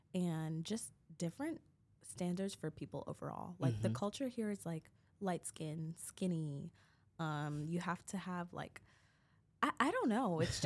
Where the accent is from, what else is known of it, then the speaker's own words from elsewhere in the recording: Brooklyn, New York, United States; something that I love about growing up in New York is the fact that I was able to do so much exploring. Like, I was never at home. As soon as, like, I got to middle and high school, I really ventured out. I was always in the city because I'm from Brooklyn.